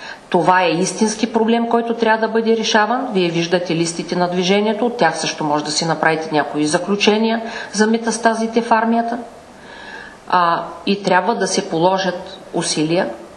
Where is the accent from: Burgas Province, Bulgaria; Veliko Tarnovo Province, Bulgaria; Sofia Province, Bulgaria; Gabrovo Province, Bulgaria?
Gabrovo Province, Bulgaria; Tryavna; Трявна, моя роден град